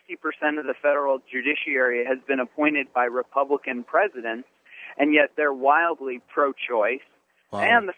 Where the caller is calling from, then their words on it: Manhattan, New York, United States; I'm calling from the Empire State Building right now.